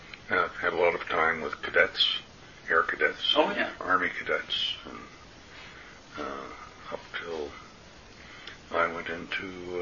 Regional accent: Hamilton, Ontario, Canada; also born or lived in Walkerville; Well, born in Walkerville, Ontario. Grew up in Hamilton. Went to schools, public school and high school in the west end of Hamilton.

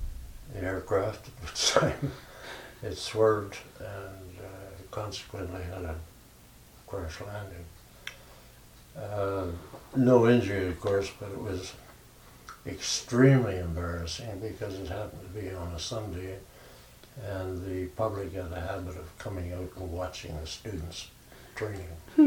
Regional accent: Vancouver, British Columbia, Canada; also born or lived in Winnipeg; Well, I was born in Vancouver. Shortly after I was born, my father, who was in the investment business, moved to Winnipeg. I spent the first 9 years of my life in Winnipeg, Manitoba.

